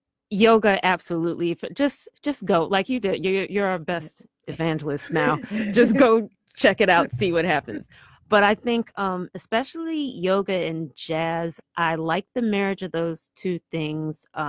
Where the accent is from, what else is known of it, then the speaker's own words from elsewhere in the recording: Chicago, Illinois, United States; Let's see, I'm a Chicagoan, and I'm naming other famous yogis.